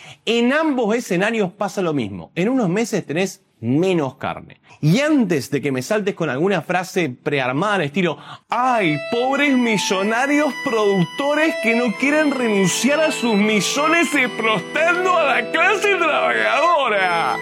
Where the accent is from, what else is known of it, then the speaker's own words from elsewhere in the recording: Argentina; te voy a contar cuáles fueron las consecuencias en mi país, Argentina, del control de precios